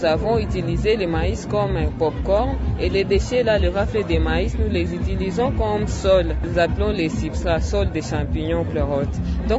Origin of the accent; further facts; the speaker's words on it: Bukavu, South Kivu, DR Congo; now in Goma, DR Congo; Quand je suis arrivée à Goma, parce que je viens de Bukavu, il n'y avait pas de champignons.